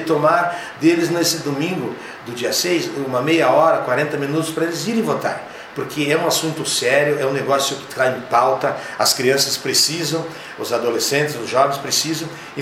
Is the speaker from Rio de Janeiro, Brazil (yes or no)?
no; Xaxim, Santa Catarina, Brazil; now in Xanxerê, Brazil; eu sou um cidadão que nasci em Xaxim, né? Aos 16 anos, o dia que eu fiz 16 anos, eu vim morar em Xanxerê. Resido aqui há mais de 30 anos.